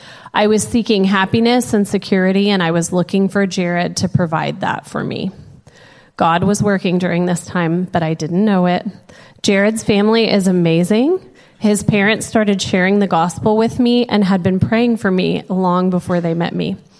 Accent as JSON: {"language": "English", "town": "Dallas", "region": "Texas", "country": "United States", "tie": "born or raised there", "said": "That's me. … I was born and raised here in Dallas."}